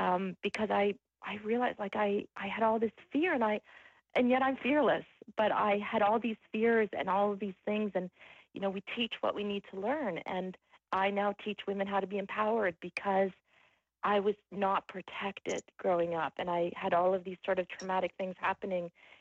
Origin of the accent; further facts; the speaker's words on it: Canada; I'm Canadian.